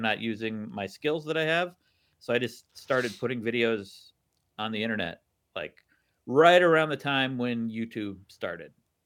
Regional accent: Wisconsin, United States; Yeah, I mean, I grew up in Wisconsin, so of course.

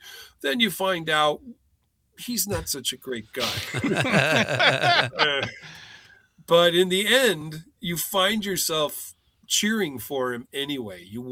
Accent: Chicago, Illinois, United States; And, you know, we're growing up in Chicago. I don't know about you, but I had no idea Chicago was one of the busiest sailing ports in the world

